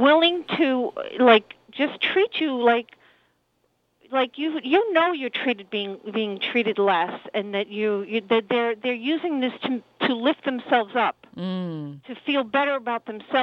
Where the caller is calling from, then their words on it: Queens, New York, United States; I'm calling from Queens.